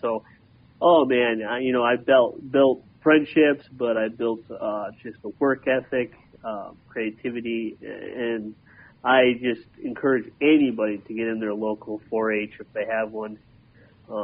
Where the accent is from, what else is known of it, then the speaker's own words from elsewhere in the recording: Morgan, Minnesota, United States; also born or lived in Belize; I came back to Minnesota. And this Morgan, Minnesota is where I grew up and is where I live now still.